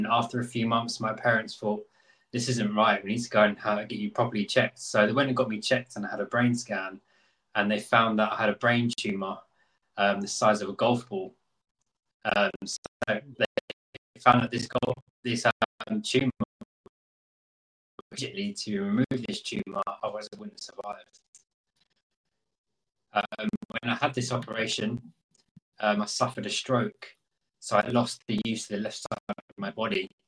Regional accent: London, United Kingdom; I'm from London, England.

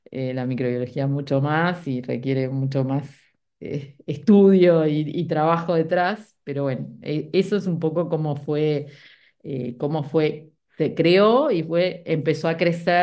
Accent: Uruguay; en Uruguay, en mi país, soy bastante conocida, digamos, por el cargo que tengo como profesora.

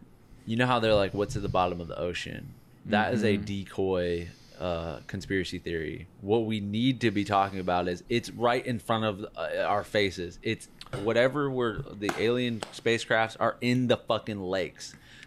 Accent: Ohio, United States; So I grew up in Ohio, and all throughout my childhood, I considered Ohio a part of the East Coast.

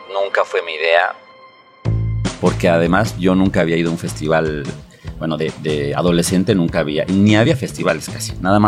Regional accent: Tlalpujahua, Michoacán, Mexico; obviamente es mi ciudad natal, mi terruño, mi casa, Tlalpujahua. Y mucho de lo que hago ahora es porque nací ahí.

